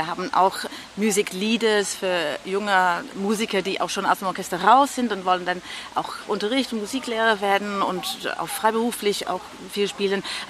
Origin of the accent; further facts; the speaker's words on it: England, United Kingdom; also born or lived in Scotland; Aber ich bin auch in Nordengland aufgewachsen und war auch öfter in Schottland.